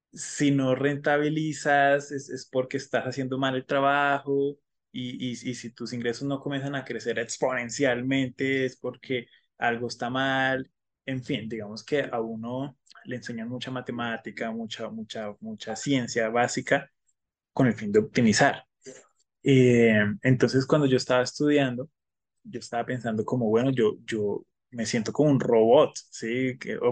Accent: Bucaramanga, Santander, Colombia; yo soy ingeniero industrial, yo vengo de Bucaramanga

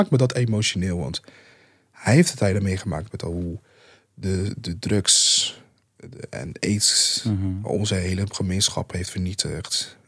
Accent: Rotterdam, South Holland, Netherlands; Ik ben uit Kaverdië. Ik ben geboren en getogen hier in Rotterdam, Nederland.

